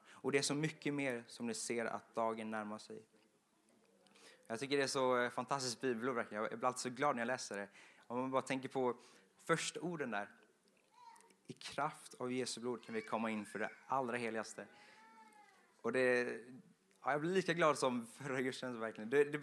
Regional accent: Vetlanda, Jönköping County, Sweden; i och med att jag är från Vetlanda. Och ni vet, från Vetlanda är det lite bonnigt så här, lite mer än Växjö kanske.

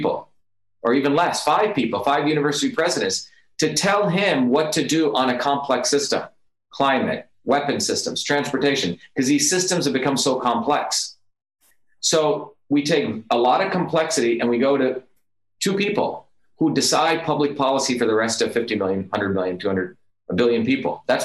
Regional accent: India; English is a second language; growing up in India, my grandmother practiced a traditional system of medicine known as Siddha, completely different system.

